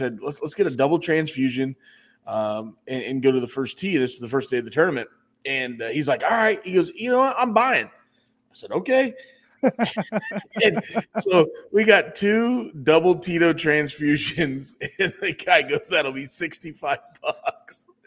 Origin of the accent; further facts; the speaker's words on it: Midwest, United States; You know, we're from the Midwest, obviously